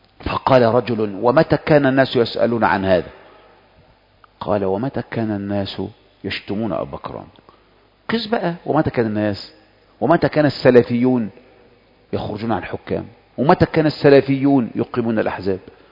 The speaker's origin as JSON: {"language": "Arabic", "country": "Egypt", "said": "احنا من مصر"}